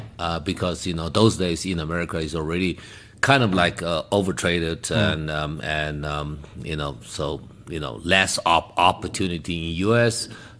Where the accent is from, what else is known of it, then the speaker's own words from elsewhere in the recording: Taiwan; moved away as an adult; now in South Africa; I was born in Taiwan.